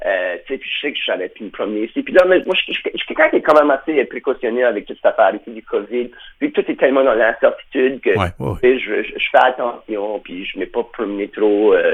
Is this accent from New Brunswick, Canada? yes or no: yes; Moncton, New Brunswick, Canada; Le dernier était censé être à Moncton, dans ma ville natale